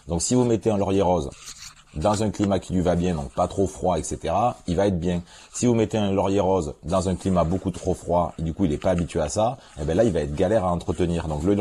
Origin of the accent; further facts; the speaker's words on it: Perpignan, Occitanie, France; also born or lived in Gard; Un mélange entre Perpignan et le Gard, à côté de Nîmes.